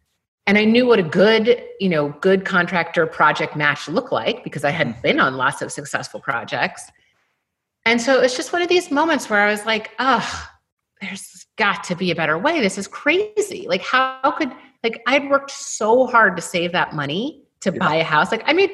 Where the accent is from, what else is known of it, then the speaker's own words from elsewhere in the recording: New London, Connecticut, United States; growing up in New London, Connecticut, no one in my community or no one that I knew was an architect.